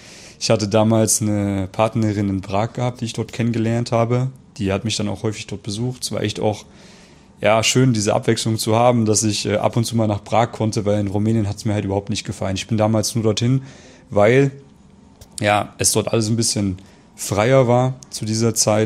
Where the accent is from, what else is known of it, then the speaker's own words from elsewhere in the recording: Central Germany, Germany; Ich gehe jetzt mal in meine Heimat nach Mitteldeutschland